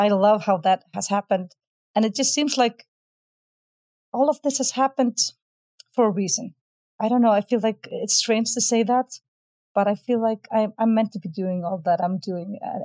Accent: Iceland; and I'm from Iceland.

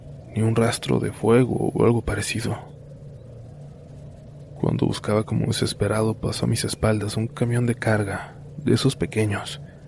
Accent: Baja California, Mexico; volvemos a mi tierra, a Baja California

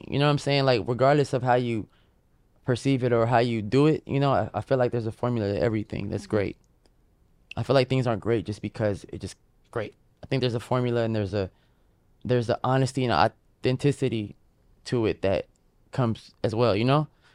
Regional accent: Fresno, California, United States; In Fresno, California, up north.

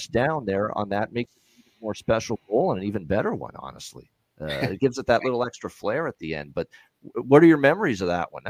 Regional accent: Canada; I'm obviously Canadian.

